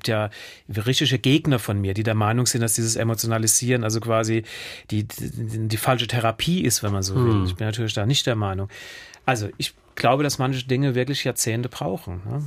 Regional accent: Pasadena, California, United States; Ich bin bei ihr in Pasadena aufgewachsen.

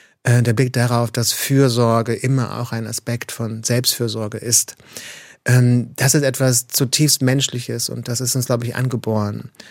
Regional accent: Mecklenburg-Vorpommern, Germany; also born or lived in New York; Und ich bin in der DDR aufgewachsen, bin zusammen mit der DDR gelebt, die Baseballschlägerjahre in den 90er Jahren im ländlichen Mecklenburg-Vorpommern, wo ich aufgewachsen bin. Ich war in New York gelebt, als der 11. September passiert ist.

